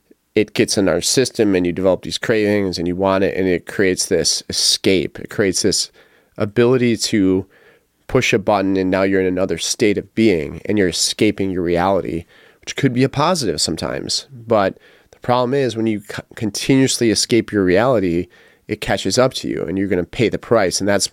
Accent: Calumet City, Illinois, United States; I grew up in Calumet City in the south side of Chicago, east side, the southeast side.

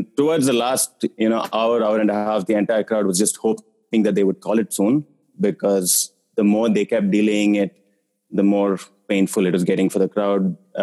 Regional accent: Chennai, Tamil Nadu, India; I'm from Chennai originally. So in the early 2000s, Madras had a ton of matches that kept getting rained off

